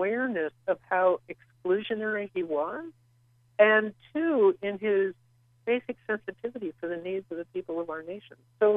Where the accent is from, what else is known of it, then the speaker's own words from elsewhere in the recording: Long Beach, California, United States; I grew up in Long Beach, California